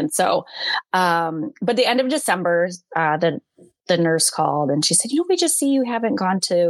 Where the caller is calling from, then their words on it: Wilmette, Illinois, United States; I am calling in from just north of Chicago, in a town called Wilmette.